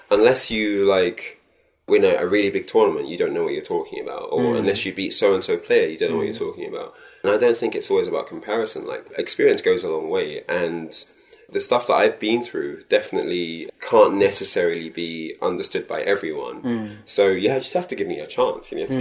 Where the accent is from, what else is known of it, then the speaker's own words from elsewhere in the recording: United Kingdom; don't know if it's because I'm from the UK. A lot of people say that it's only because I'm British, you know.